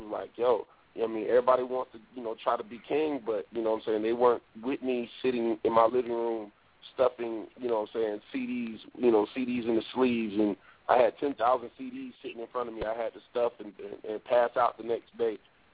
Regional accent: Columbus, Georgia, United States; now in Indianapolis, United States; I'm based out of Indianapolis. I'm from Columbus, Georgia.

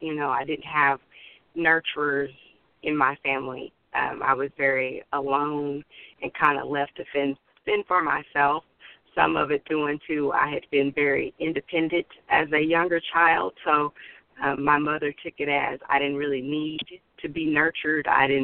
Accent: Fort Worth, Texas, United States; I grew up in Fort Worth, Texas.

